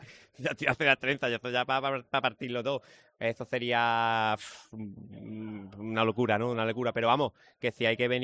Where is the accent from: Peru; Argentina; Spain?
Spain; Sanlúcar, Andalusia; now in Marmolejo, Spain; yo vivo un poquito más lejos, yo vivo en Marmolejo, aunque soy de Sanlúcar, pero vivo en Marmolejo por trabajo.